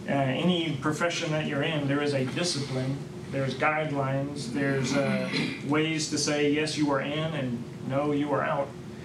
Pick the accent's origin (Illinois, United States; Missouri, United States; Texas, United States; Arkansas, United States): Texas, United States; I grew up in East Texas. And I know growing up what this looked like was that most of the churches were very small.